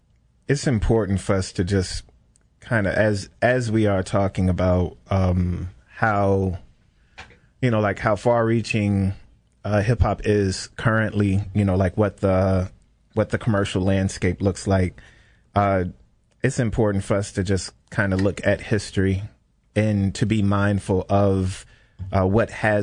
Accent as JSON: {"language": "English", "region": "Illinois", "country": "United States", "said": "I mean, I'm from Illinois, and you know"}